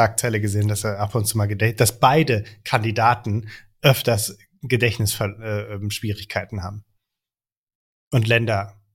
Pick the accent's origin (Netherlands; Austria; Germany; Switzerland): Netherlands; damals lebten wir noch in Holland und hatten wir den Leuten da irgendwo auf dem Land erzählt, ja, wir kommen aus Holland